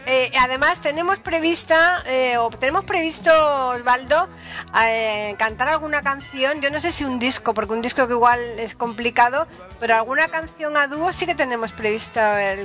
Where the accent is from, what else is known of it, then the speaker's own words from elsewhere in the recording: Seville, Andalusia, Spain; Yo soy de Sevilla, española, pero de Sevilla, sevillana.